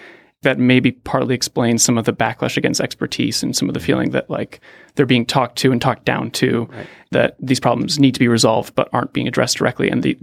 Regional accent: Pittsburgh, Pennsylvania, United States; now in Palo Alto, United States; I grew up in Pittsburgh.

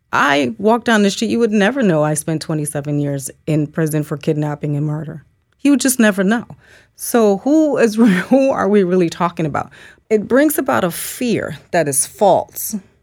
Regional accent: Jamaica; I come from Jamaica, the island of Jamaica.

